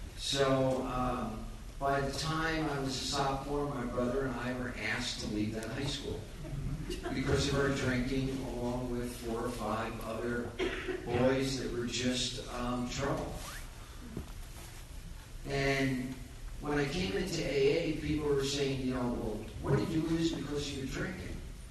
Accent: Staten Island, New York, United States; I'm Irish Catholic from Staten Island

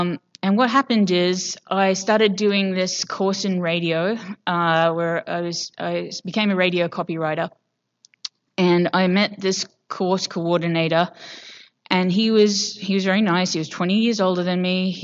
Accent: England, United Kingdom; I grew up in England. My mom's South African. My dad is English, but lived in Canada. And somehow I ended up here about 7 years ago. So I've never known where I was from.

